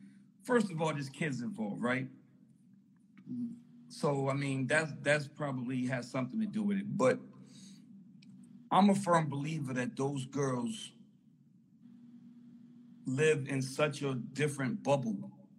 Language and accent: English; New York City, New York, United States; Yeah, I'm from Harlem, New York.